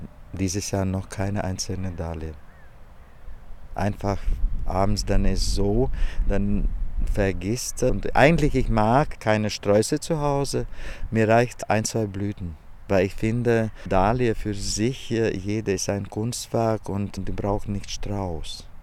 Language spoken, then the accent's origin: German; Latvia; born there; German is a second language; das ist der Ort, wo ich geboren bin im Lettland.